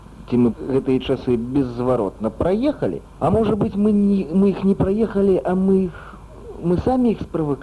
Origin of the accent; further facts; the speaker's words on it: Russia; я ўмею чытаць па-расейску, я сам расеец.